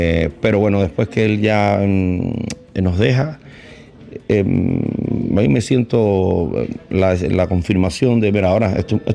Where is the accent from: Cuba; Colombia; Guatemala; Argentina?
Cuba; Entonces regresé a Cuba porque es mi tierra, o sea, es mi origen.